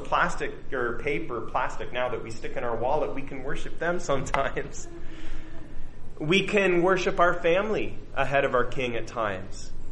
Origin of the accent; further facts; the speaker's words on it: Canada; But as a Canadian, I've been watching the medal counts go up and up for Canadians.